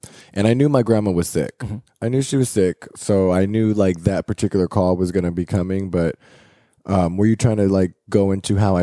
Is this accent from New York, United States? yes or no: no; San Jose, California, United States; also born or lived in Sacramento; So San Jose is more so like Asians and Mexicans. You got your whites and your blacks as well, but it's more so like that diverse.